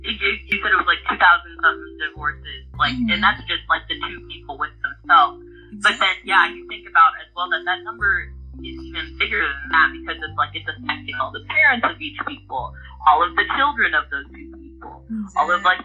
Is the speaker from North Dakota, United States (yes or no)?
no; Franklin, Tennessee, United States; I am from Franklin, Tennessee originally